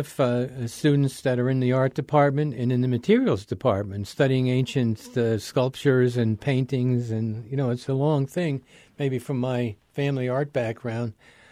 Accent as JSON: {"language": "English", "region": "East Coast", "country": "United States", "tie": "born or raised there", "said": "When I grew up on the East Coast, I wanted to be a marine biologist."}